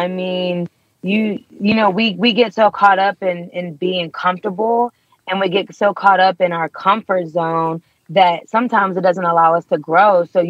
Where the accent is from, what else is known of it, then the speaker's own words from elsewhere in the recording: Youngstown, Ohio, United States; I'm from Youngstown.